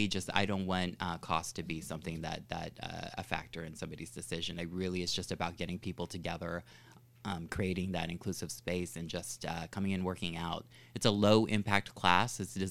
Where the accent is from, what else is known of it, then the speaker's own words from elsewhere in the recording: Modesto, California, United States; I was born in Modesto, California, so I'm a native California.